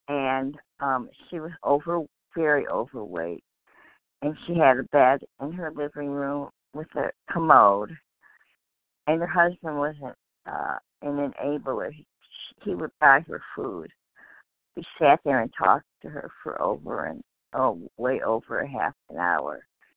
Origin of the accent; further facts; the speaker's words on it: Michigan, United States; I'm from Michigan.